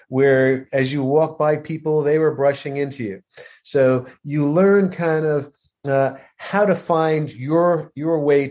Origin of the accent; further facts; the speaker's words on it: New York, United States; So I know, for example, growing up in New York, I did a trip back with my wife a couple of years back